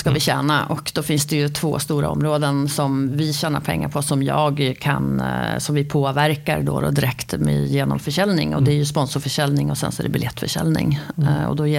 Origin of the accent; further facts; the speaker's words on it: Västmanland County, Sweden; now in Uppsala, Sweden; jag spelade i Köpings IS gjorde jag då, så jag är ju västmanlänning från början.